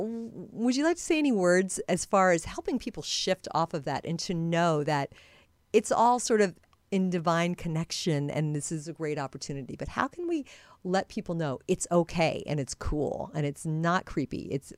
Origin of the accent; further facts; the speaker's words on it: Iowa, United States; No, and I'm from Iowa originally, so I definitely grew up amongst a lot of people that would be perhaps less familiar with some of these concepts